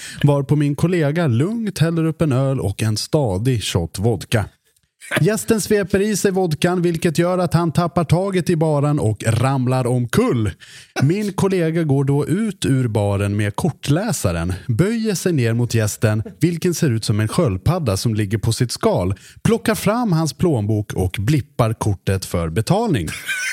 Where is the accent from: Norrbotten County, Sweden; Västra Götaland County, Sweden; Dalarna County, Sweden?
Dalarna County, Sweden; Orsa; För jag är ju från glesbygden. Jag är från Orsa, för de som inte känner till det.